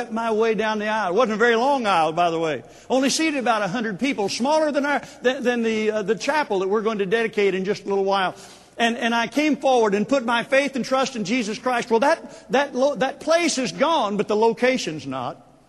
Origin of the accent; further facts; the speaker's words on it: Jay, Oklahoma, United States; I had the privilege of driving down to my hometown in Jay, Oklahoma.